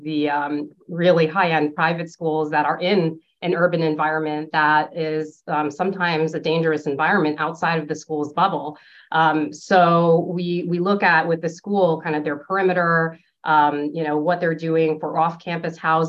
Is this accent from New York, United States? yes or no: yes; New York City, New York, United States; So when I was a teenager, I felt, and I grew up in New York City, so I really felt this appreciation for the built environment and just how cities worked